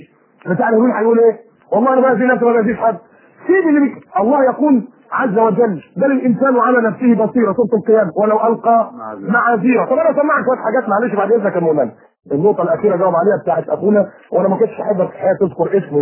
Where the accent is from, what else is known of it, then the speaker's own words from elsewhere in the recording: Alexandria, Alexandria Governorate, Egypt; انا اصلا من اسكندريه من القاهره يعني جمهوريه مصر العربيه